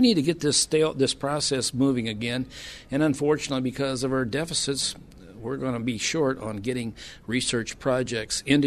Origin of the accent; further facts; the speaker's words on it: Auburn, Illinois, United States; I am from Auburn, Illinois, which is in about the middle of the state of Illinois. We grow corn and soybeans